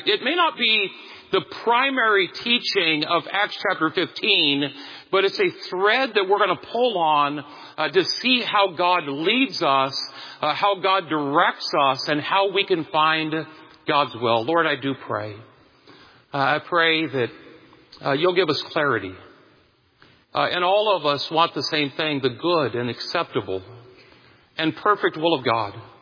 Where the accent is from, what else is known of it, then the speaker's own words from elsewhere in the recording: Fort Madison, Iowa, United States; I grew up in Fort Madison, Iowa.